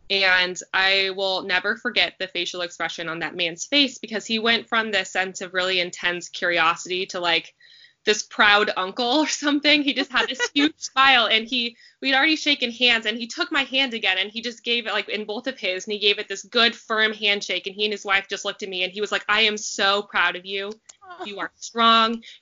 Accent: San Diego, California, United States; now in St. Louis, United States; I grew up in San Diego, California, and ended up going to Berkeley for undergrad. So I spent a lot of time in California in my youth, and now I've since moved to Missouri, which is I live in St. Louis

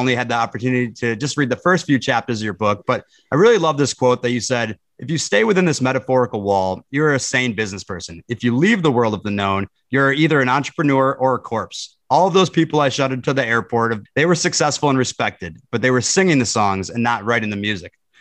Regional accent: Minnesota, United States; I grew up in Minnesota. So we both have the Midwestern roots.

